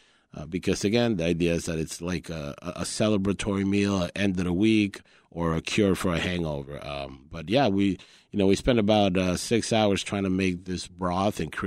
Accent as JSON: {"language": "English", "country": "Colombia", "tie": "born or raised there", "also_born_or_lived": "New York, United States", "second_language": "English", "lives_now": "Chicago, United States", "said": "I was born in New York, and my childhood was raised in Colombia. When I came to the U.S., I didn't speak English"}